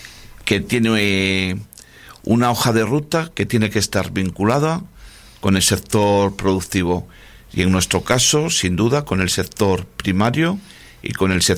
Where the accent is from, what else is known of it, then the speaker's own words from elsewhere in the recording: Santander, Cantabria, Spain; Pues mi infancia transcurrió en Santander.